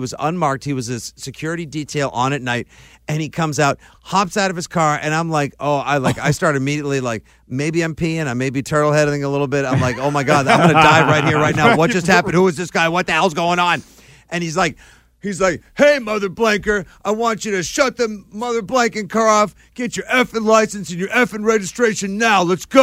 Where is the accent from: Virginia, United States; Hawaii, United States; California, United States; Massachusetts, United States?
Massachusetts, United States; Braintree; I grew up in Braintree, so when they really popped in 89, it's not just Dakota who's from Braintree.